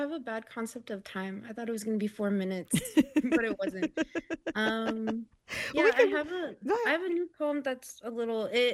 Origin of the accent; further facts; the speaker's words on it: Los Angeles, California, United States; also born or lived in Oakland / San Francisco; And me, I'm very California. I'm from LA. I'm from the Valley, but like, I did spend my time in Oakland and San Francisco.